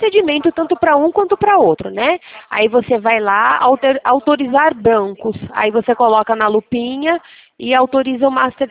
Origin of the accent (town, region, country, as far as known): Sorocaba, São Paulo, Brazil